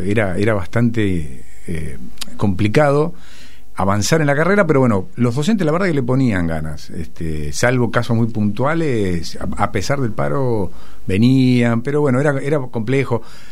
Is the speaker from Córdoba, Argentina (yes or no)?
no; Castelar, Buenos Aires Province, Argentina; born there; yo nací en Castelar, ahí en los suburbios de lo que es el Partido de Morón, cerca de la Facultad Regional AEDO. Estudié en escuela pública, la escuela número 6.